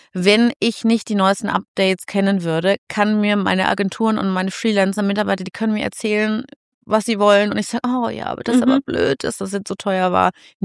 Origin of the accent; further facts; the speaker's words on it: Munich, Bavaria, Germany; hier in meiner Heimatstadt München